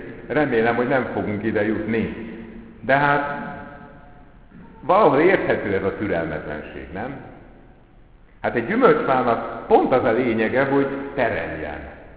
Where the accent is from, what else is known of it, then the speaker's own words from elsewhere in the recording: Budapest, Hungary; én, aki Budapesten nevelkedtem fel, és ebből is évtizedeket, vagy másfél évtizedet panellakásban